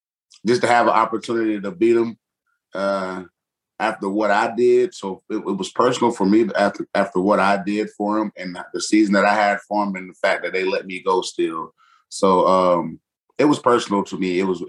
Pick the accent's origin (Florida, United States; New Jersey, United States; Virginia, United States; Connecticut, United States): Florida, United States; I grew up in Florida. You know, it's not the most, and I grew up in not the most diverse place.